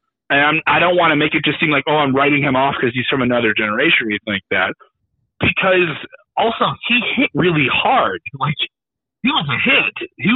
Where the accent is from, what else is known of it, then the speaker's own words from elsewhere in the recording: Chicago, Illinois, United States; also born or lived in Oklahoma; No, I'm from the south side of Chicago. We lived in Oklahoma in the burbs for a little bit